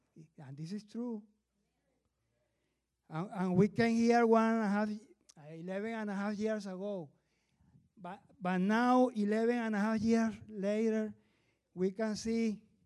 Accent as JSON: {"language": "English", "country": "Venezuela", "second_language": "English", "moved": "as an adult", "said": "Pastor Ron, we are a family from Venezuela. We are here in Equatorial Guinea."}